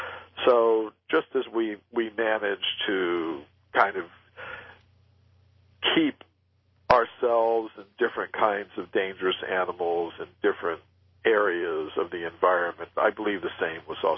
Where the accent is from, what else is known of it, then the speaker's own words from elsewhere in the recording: Florida, United States; I grew up in Florida, and it was very common Even in cities sometimes